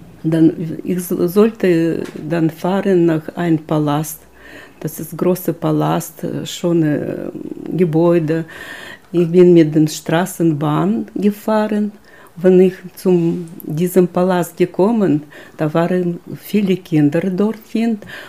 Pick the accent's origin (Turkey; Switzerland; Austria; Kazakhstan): Kazakhstan; German is a second language; ich komme aus Kasachstan.